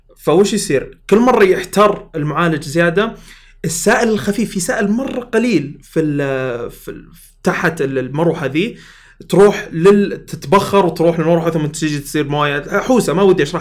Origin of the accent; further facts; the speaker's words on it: Saudi Arabia; احنا سعوديين نحب السيارات